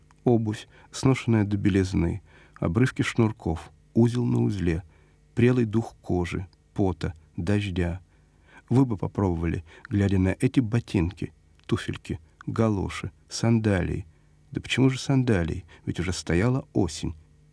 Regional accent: Chernivtsi, Chernivtsi Oblast, Ukraine; also born or lived in Saratov / Zabaykalsky Krai; Хотя я родился в Саратове, мое сердце с детства в горах, в Карпатах. Мне было 5 лет, когда родители привезли меня из Забайкалья в Черновцы.

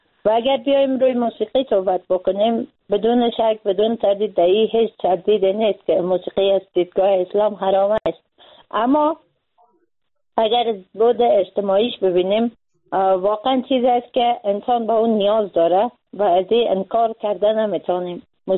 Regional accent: Afghanistan; به عنوان یک انسان، به عنوان یک مسلمان به عنوان یک فعال اجتماعی و به عنوان یک افغان

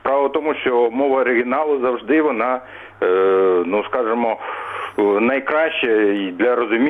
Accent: Kyiv, Ukraine; Я сам з Києва.

